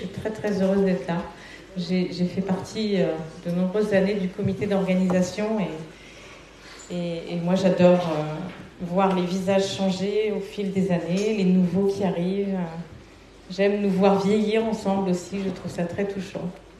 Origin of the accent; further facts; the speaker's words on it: Normandy, France; moved away as an adult; also born or lived in Brittany; Et donc j'ai quitté la Normandie, je suis allée travailler en Bretagne.